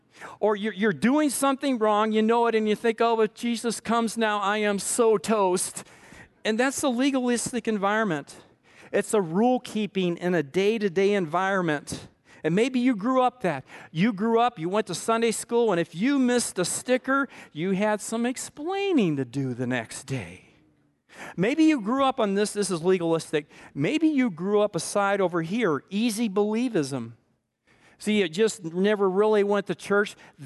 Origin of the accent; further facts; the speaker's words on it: Montana, United States; I love to fly fish, and I'm from Montana, and I love to fly fish in a drift boat on the Missouri River and the Madison and all those rivers.